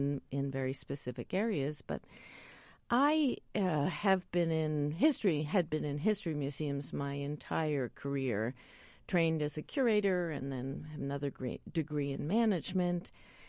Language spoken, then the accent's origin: English; East Coast, United States; also born or lived in Pittsburgh; Well, I grew up on the East Coast in a suburb outside of New York City and spent most of my life on the East Coast. But my husband and I were in Pittsburgh for the last 16 years